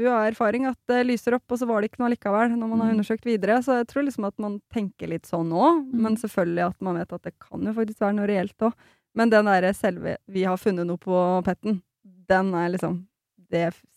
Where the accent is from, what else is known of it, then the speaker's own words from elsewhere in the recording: Slemmestad, Akershus, Norway; Jeg er fra Slemmestad, Camilla.